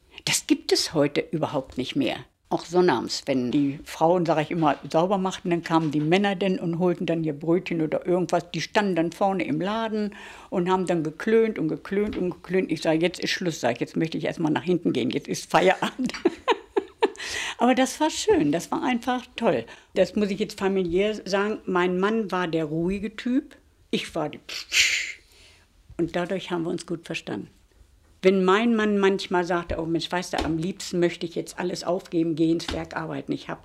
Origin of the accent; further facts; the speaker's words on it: Goslar, Lower Saxony, Germany; also born or lived in Celle; now in Wolfsburg, Germany; ich komme aus Goslar, der alten Stadt, bin nach Celle gezogen, die alte Stadt.